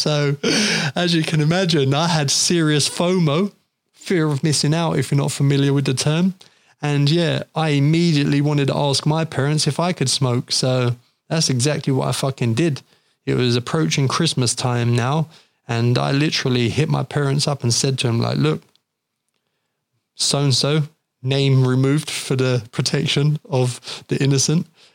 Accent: London, United Kingdom; what it was like growing up in London as a smoker

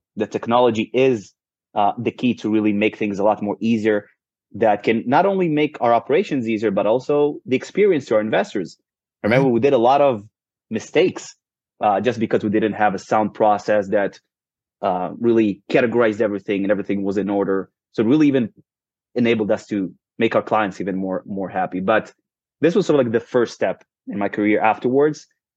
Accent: Israel; I bought it from Israel, which is where I live currently. So I was born and raised in Israel

